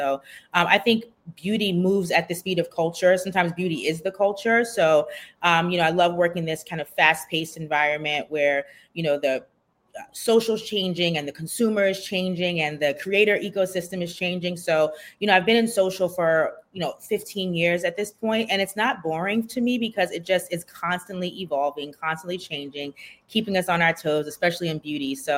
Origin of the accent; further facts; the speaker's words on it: Maryland, United States; So I'm originally from Maryland.